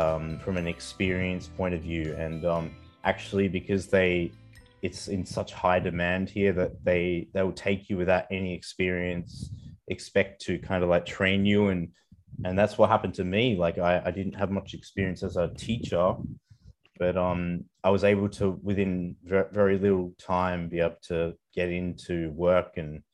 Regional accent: Perth, Western Australia, Australia; I think growing up in Perth is pretty good. It's a pretty good place to grow up.

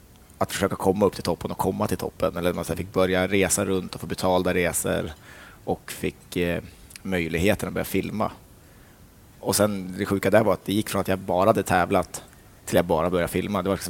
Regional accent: Funäsdalen, Jämtland County, Sweden; Det började med en försäsongskrasch hemma i Funäsdalen.

